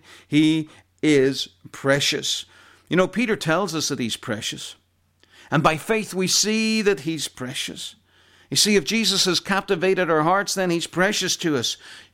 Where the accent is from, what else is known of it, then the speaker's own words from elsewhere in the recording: Ireland; I'm from Ireland, as you know, and I'm from a wee village called Maharaa